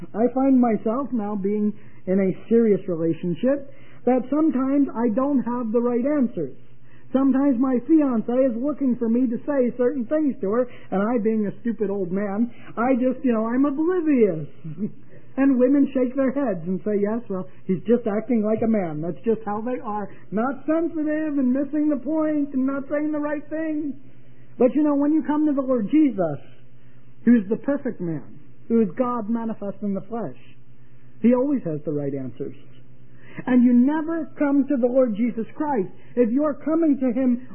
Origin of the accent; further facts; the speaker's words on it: New England, United States; accent: Yankee; You think my Yankee accent's bad, you should hear some of them, whose first language was German